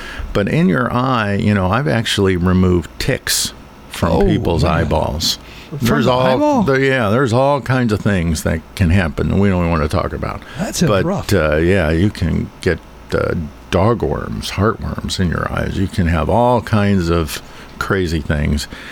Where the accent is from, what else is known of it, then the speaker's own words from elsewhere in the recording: Downers Grove, Illinois, United States; I grew up in Illinois, Downers Grove.